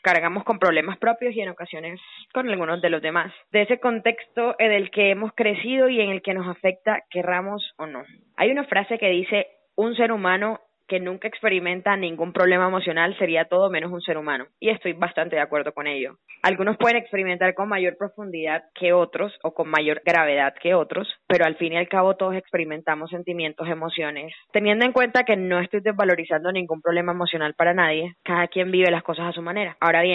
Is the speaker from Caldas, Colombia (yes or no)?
no; Mompox, Bolívar, Colombia; una invitada de mi tierra, de Mompox